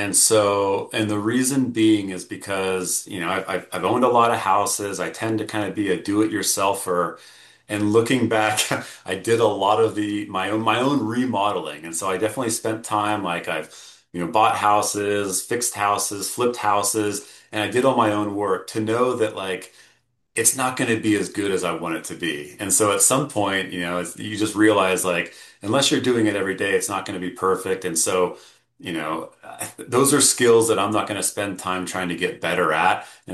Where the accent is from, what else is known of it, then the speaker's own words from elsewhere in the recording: Steamboat Springs, Colorado, United States; one of my first jobs growing up in Steamboat was fast food